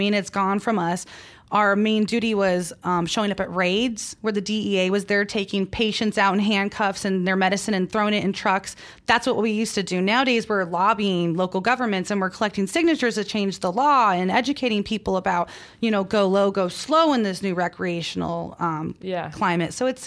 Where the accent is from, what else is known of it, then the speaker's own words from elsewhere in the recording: Colorado, United States; moved away as an adult; I'm from Colorado.